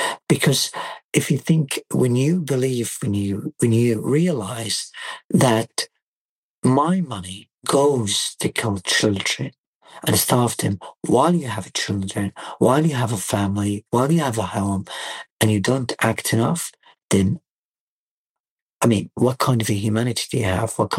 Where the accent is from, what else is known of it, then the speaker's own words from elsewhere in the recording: Gaza Strip, Palestine; I'm someone from Gaza and I know what Gaza is like.